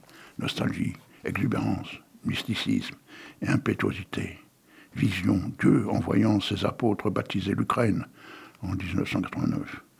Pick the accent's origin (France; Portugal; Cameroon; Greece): France; Bruyères-Artois, Hauts-de-France; born there; même si je suis né à Bruyères-Artois, en plein dans un tas de charbon.